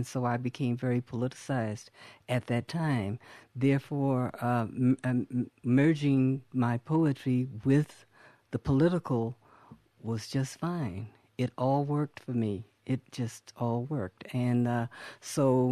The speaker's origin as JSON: {"language": "English", "town": "Los Angeles", "region": "California", "country": "United States", "tie": "born or raised there", "said": "And I told them I thought they should do it in Watts because I grew up in Watts."}